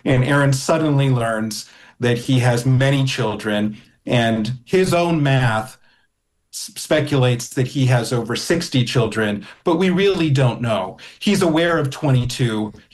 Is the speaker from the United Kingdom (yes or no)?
no; New York City, New York, United States; I knew him, and I'm from New York City, and I was spending some time in Seattle.